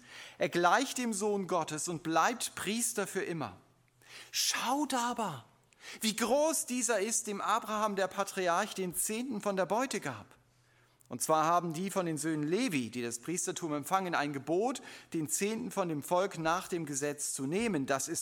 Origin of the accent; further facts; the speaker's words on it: Germany; das haben wir als Deutsche nicht so drauf